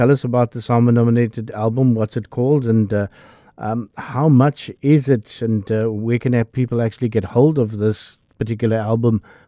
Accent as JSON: {"language": "English", "town": "Mitchells Plain", "region": "Western Cape", "country": "South Africa", "tie": "born or raised there", "said": "Growing up in Mitchell's Plain, and my teaching career started in Mitchell's Plain at Woodlands High School way back in the 1990s"}